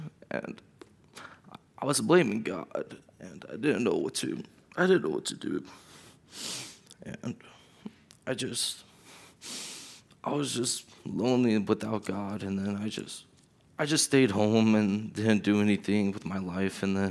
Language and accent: English; Miami, Florida, United States; born there; I was born in Miami, Florida.